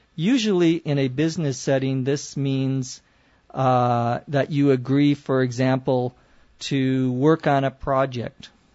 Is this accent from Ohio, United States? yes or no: no; Los Angeles, California, United States; from Los Angeles, California.